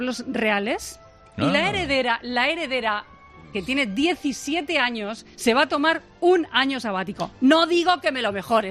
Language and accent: Spanish; Albacete, Castilla-La Mancha, Spain; Yo soy de Albacete.